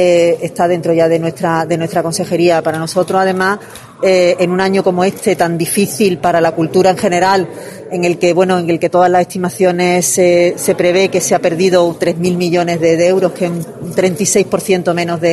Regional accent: Córdoba, Andalusia, Spain; Yo encantada de estar en mi ciudad, en mi tierra, en Córdoba

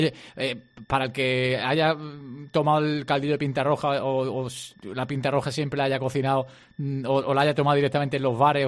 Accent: Málaga, Andalusia, Spain; yo soy de Málaga.

